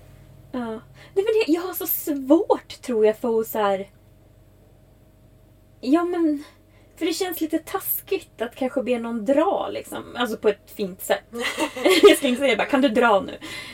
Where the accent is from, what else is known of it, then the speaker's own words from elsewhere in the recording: Sweden; det kändes mer seriöst när det var i Sverige. För här, det här är ju ändå mitt hemland.